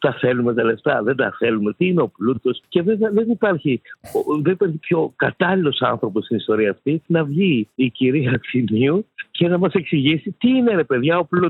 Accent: Thessaloniki, Central Macedonia, Greece; είμαι και στην πόλη μου, είμαι και στη Θεσσαλονίκη.

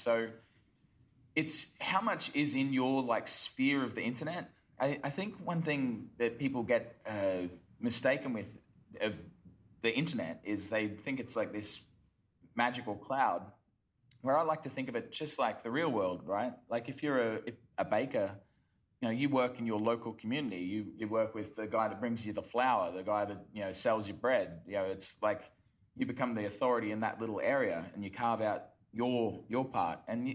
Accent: Brisbane, Queensland, Australia; now in Cambodia; I'm originally from Brisbane, Australia. But now spend my days in Cambodia and the Philippines

